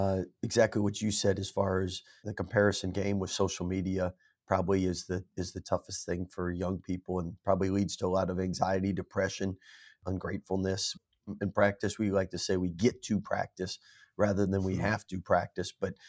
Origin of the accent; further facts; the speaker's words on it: Mishawaka, Indiana, United States; And then we were raised there in Mishawaka, Indiana, right by South Bend in Notre Dame.